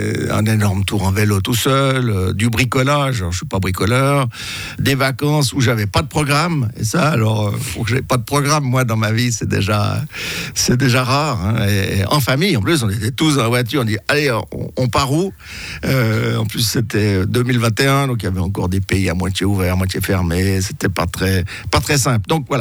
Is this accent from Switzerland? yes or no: yes; Vaud, Switzerland; nous sommes originaires des Ormonts